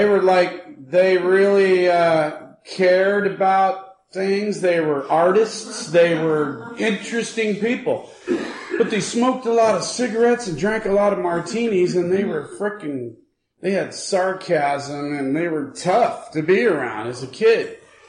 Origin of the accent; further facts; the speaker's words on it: Santa Barbara, California, United States; born there; also born or lived in Berkeley; And my parents, I was born in Santa Barbara.